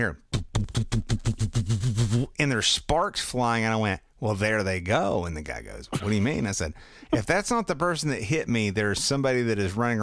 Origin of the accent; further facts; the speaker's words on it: Tennessee, United States; I'm from Tennessee.